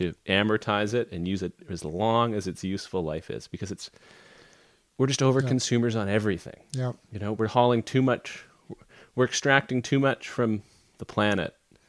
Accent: Atlantic Canada, Canada; now in Yellowknife, Canada; Like in most cities, you know, I'm from Atlantic Canada.

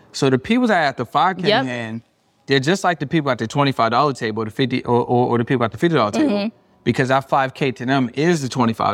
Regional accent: Boston, Massachusetts, United States; Somebody had made a comment about like my hometown, Boston, and like I'm only going to be in Boston for a day.

